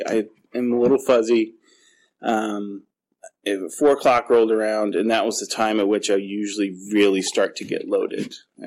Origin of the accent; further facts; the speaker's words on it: Ohio, United States; moved away as an adult; I am originally from Ohio. A little over three years ago, I moved here because I have a brother who lives here.